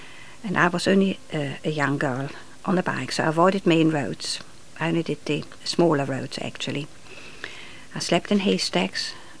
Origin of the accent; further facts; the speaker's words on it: Switzerland; now in England; Yes, I feel now I'm more English than Swiss or even, I never was German, but I still go back to Germany occasionally